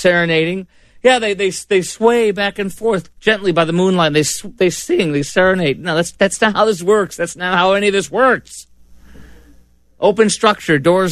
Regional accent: Chicago, Illinois, United States; You know, I grew up in the Midwest in Chicago, and I used to think that I used to think when I was an aspiring broadcaster back in the day, I used to think that we were the ones who did not have an accent.

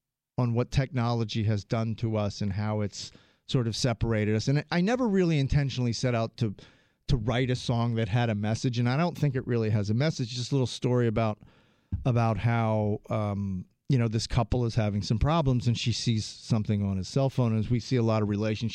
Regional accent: New Jersey, United States; I'm from New Jersey.

